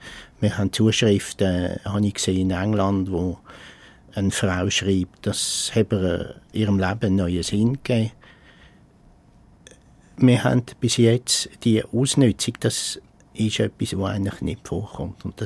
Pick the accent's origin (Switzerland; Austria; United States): Switzerland; Zurich; Bei Dialekt können wir zur Not auch mit einem Berner zusammenarbeiten, auch als Zürcher.